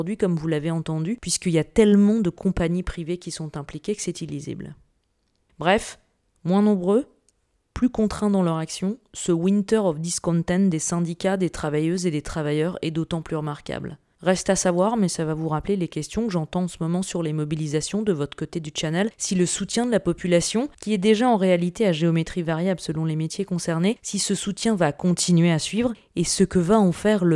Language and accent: French; France; accent: French; now in United Kingdom; Et si mon accent n'était pas aussi français, vous sauriez instantanément pourquoi on parle de « heat or eat »